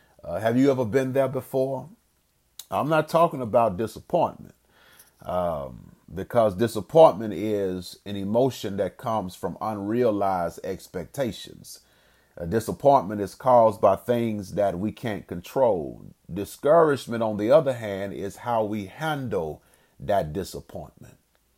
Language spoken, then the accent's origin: English; Birmingham, Alabama, United States; I'm from Birmingham, so I'm familiar with Vulcan.